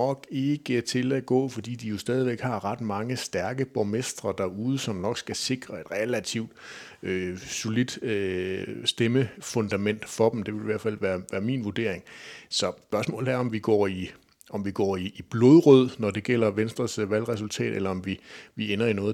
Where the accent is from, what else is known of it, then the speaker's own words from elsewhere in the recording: Kolding, Region of Southern Denmark, Denmark; jeg er jo fra Kolding og har en særlig forkærlighed for det, der kommer til at foregå i Kolding Kommune